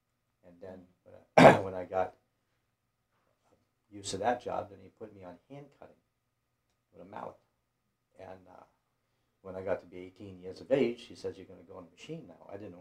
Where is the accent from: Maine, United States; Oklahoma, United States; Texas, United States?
Maine, United States; Brunswick; born there; I was born in Brunswick, Maine.